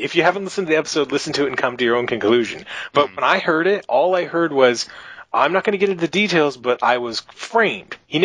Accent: Canada; I'm a Canadian

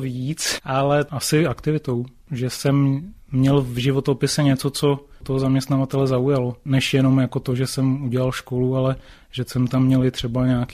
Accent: Prague, Czechia; Tam ten můj pocit, že můžu dělat cokoliv, tak byl určitě díky tomu, že jsem z Prahy.

